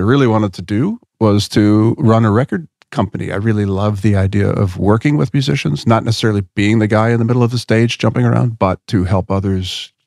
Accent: Philadelphia, Pennsylvania, United States; I grew up in Philadelphia

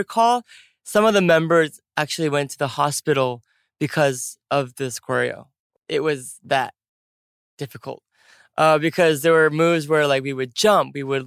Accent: California, United States; which was shot in San Diego, California. And California, which is my home state.

